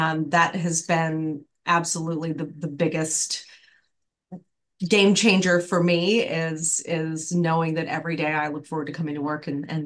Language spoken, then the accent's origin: English; Southern United States, United States; which, as a Southerner, I did not expect to fall in love with this area